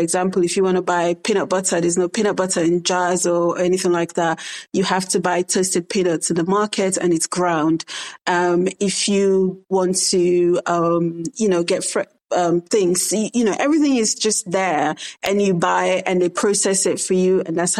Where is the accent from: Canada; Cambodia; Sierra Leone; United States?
Sierra Leone; now in England; I came from Sierra Leone and straight into Kent, Westmoreland. I wasn't in an area where there's African shops